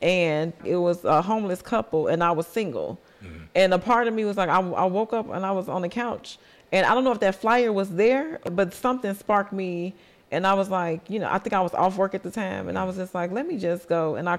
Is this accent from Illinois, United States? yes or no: yes; Chicago, Illinois, United States; now in Los Angeles, United States; I was living on Sunset and Vine, and so we was living like, we came from Chicago. We never lived like that before.